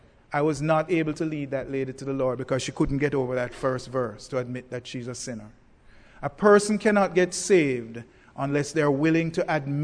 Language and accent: English; Jamaica; but sir, I'm just as Jamaican as you are.